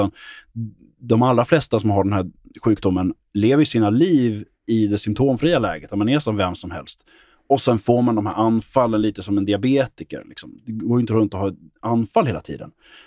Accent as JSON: {"language": "Swedish", "region": "Skåne", "country": "Sweden", "said": "eller att jag är skåning eller någonting."}